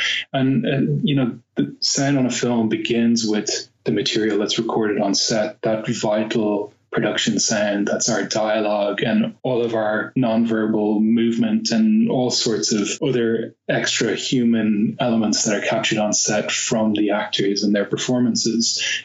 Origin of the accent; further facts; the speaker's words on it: Dublin, Leinster, Ireland; moved away as an adult; now in London, United Kingdom; No, I actually live in London now.